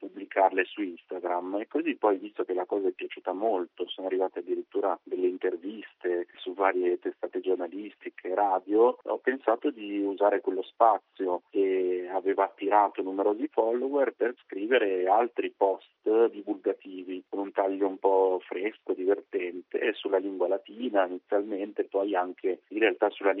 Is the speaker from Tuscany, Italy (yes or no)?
no; Milan, Lombardy, Italy; also born or lived in Calabria; io sono originario della Calabria in realtà, però vivo sin da bambino a Milano, come si sente anche dal mio accento probabilmente.